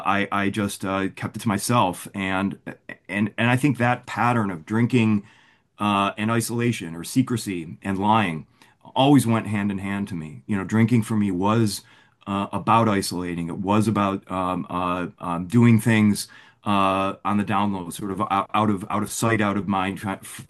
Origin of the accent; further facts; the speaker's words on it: Buffalo, New York, United States; I grew up in Buffalo, in Kenmore, to be exact.